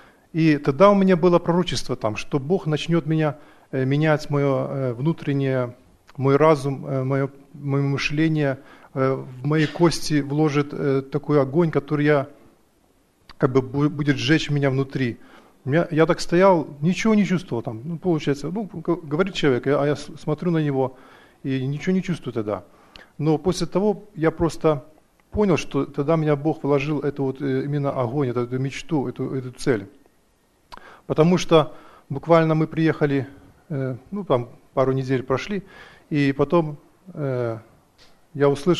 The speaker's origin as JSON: {"language": "Russian", "town": "Portland", "country": "United States", "said": "я из Портленда."}